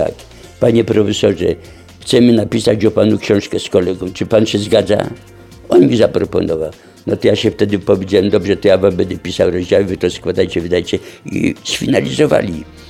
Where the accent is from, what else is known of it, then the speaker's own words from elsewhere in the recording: Zakopane, Lesser Poland, Poland; ja byłem jedynym Zakopiańczykiem na tej wyprawie